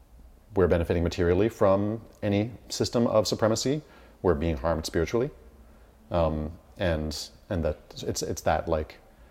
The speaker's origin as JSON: {"language": "English", "town": "Toronto", "region": "Ontario", "country": "Canada", "tie": "born or raised there", "lives_now": "Montreal, Canada", "said": "I grew up mostly in Toronto, Tekaronto, and now I call Jojage or Montreal my home."}